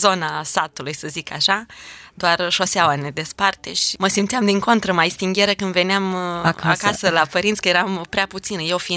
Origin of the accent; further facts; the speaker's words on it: Bacău, Bacău County, Romania; Eu sunt băcămancă, cervecet, m-am născut în Bacău